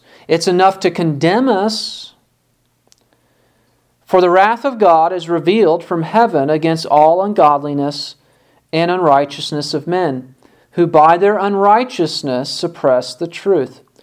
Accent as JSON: {"language": "English", "region": "Illinois", "country": "United States", "tie": "born or raised there", "said": "When I was growing up in Illinois"}